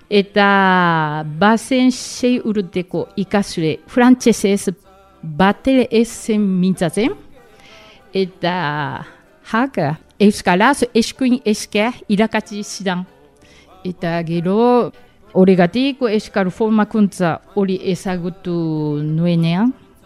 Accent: Japan; Basque is a second language; moved away as an adult; also born or lived in Paris; now in Bayonne, France; Japoniakoa naiz, 2008an Euskal Herria etorri nintzen, eta orain Baionan bizi naiz.

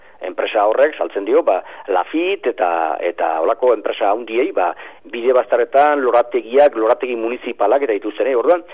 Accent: Usurbil, Basque Country, Spain; born there; usurbil dago hemendik 6 kilometrora, zu hemen bizitzera. Ta ni hangoa naiz, sortzez

